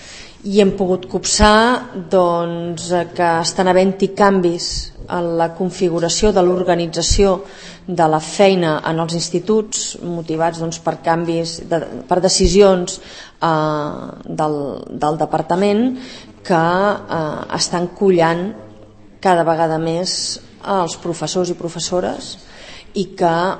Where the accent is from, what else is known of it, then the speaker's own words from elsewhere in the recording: Catalonia, Spain; com a catalans